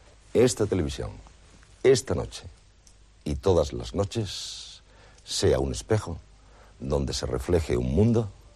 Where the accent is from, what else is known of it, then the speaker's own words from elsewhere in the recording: Andalusia, Spain; soy andaluz. Y si algo bueno llega a Andalucía, entonces yo quiero ser partícipe de ese algo bueno.